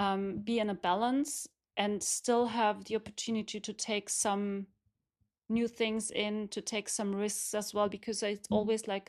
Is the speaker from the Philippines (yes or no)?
no; Germany; English is a second language; also born or lived in Istanbul, Turkey; grow up in Germany. I'm born in Istanbul, but grow up in Germany. And of course, my parents, like, the same, you know, they took the advantage to go to Germany and have a better life for their kids.